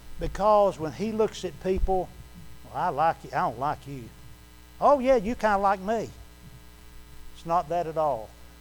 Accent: Bronx, New York, United States; I said, no, I was kidding you. I'm from the Bronx, New York.

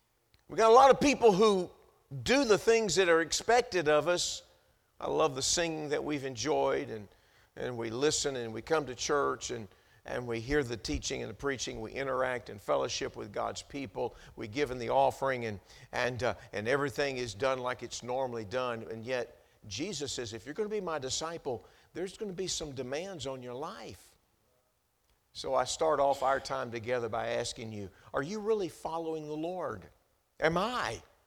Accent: Texas, United States; But Texas is our home. I grew up in Texas, and about 5 years, a little over 5 years ago, we moved back there.

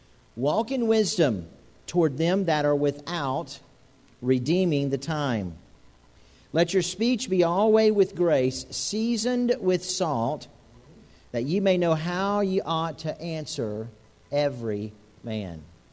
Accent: Florida, United States; And I'm from Florida. We used to have pretty bad thunderstorms

